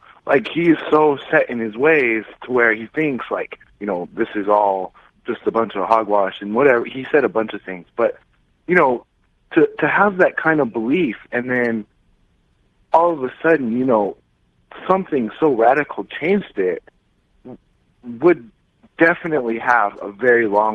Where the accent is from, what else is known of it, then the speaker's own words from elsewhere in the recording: Albuquerque, New Mexico, United States; I'm from Albuquerque.